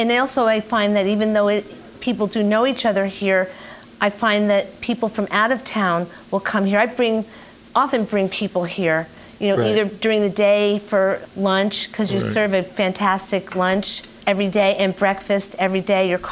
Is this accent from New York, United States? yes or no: yes; New York, United States; And then I'm from New York, and then we dream about those sort of things, and we love it here.